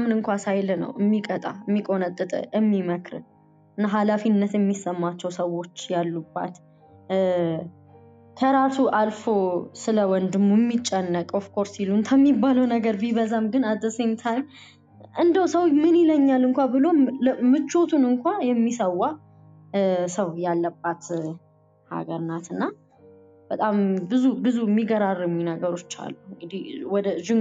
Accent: Addis Ababa, Ethiopia; ገጠር ውስጥም ያደኩ ሰው አይደለም አላቅም የአዲስ አበባ ልጅ ነኝ

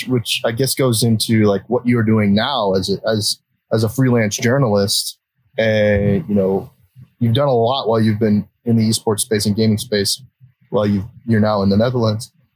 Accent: Austin, Texas, United States; But I moved back to Austin. I grew up in Austin

